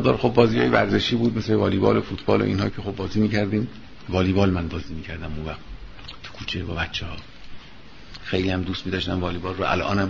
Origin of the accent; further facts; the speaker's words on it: Tabriz, East Azerbaijan, Iran; البته پدرم ترک زبان بود، ما اصلا تبریزی هستیم، یعنی پدرم اهل تبریز و خامنه است. مادرم فارس زبان بود و ما هم با زبان فارسی هم با زبان ترکی از بچگی به این ترتیب آشنا شدیم.